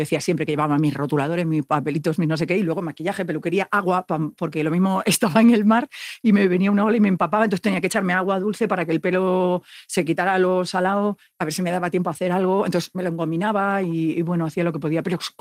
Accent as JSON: {"language": "Spanish", "town": "Ferrol", "region": "Galicia", "country": "Spain", "said": "Claro, que yo además soy de un polígono, que soy poligonera. O sea, que yo soy de polígono de Caranza."}